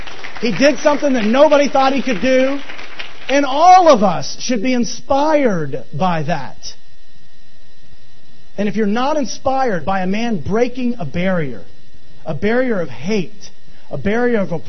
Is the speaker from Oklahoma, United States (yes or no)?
no; Benbrook, Texas, United States; Because I was born and raised in Benbrook, Texas, and kids from Benbrook, Texas don't do well in life.